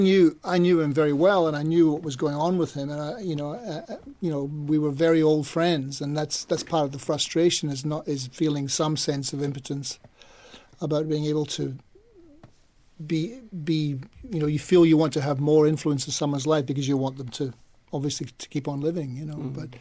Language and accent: English; Scotland, United Kingdom; I come from Ayrshire, which is 30 miles from Glasgow. That's more hills and dales.